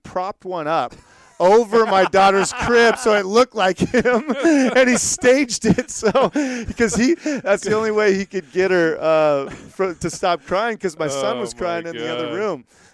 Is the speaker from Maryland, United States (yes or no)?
no; California, United States; So I grew up in Southern Cal. I grew up near the ocean, but I was more like a boogie boarder when I was young.